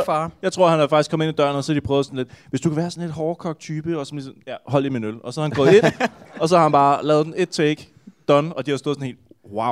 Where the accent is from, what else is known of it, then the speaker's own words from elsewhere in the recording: Sorø, Zealand, Denmark; da jeg voksede op i Sorø